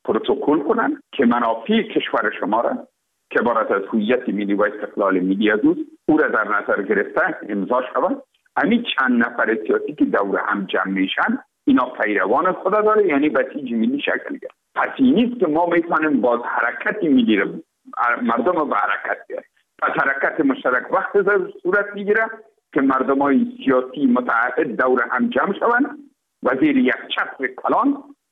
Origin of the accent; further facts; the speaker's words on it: Afghanistan; تزاره برای تماما ما افغان هستیم، ما درد ما یکیست